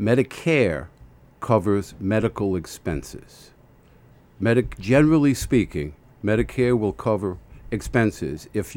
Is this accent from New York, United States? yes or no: yes; Bay Shore, New York, United States; Local boy, I grew up in Bayshore, Long Island.